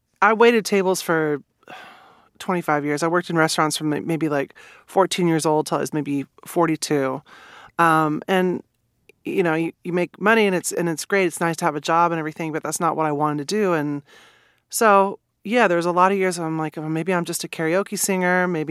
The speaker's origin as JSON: {"language": "English", "town": "Manhattan", "region": "Kansas", "country": "United States", "tie": "born or raised there"}